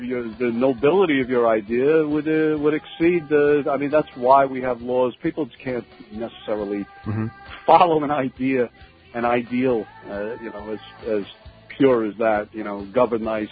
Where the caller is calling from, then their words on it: Long Island, New York, United States; Long Island.